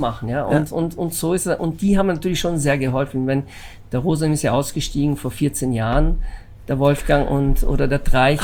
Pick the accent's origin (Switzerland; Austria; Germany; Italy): Italy; moved away; Ich bin Gastgeber und noch so bin ich Italiener